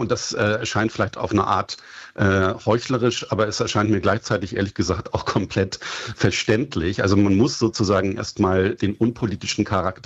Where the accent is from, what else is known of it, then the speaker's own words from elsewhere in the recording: Hamburg, Germany; born there; ich bin in Hamburg geboren